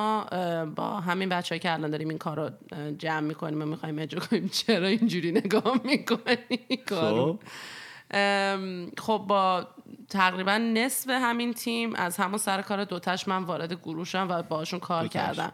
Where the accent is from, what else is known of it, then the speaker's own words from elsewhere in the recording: Iran; مخصوصا ماهایی که بیرون از ایرانیم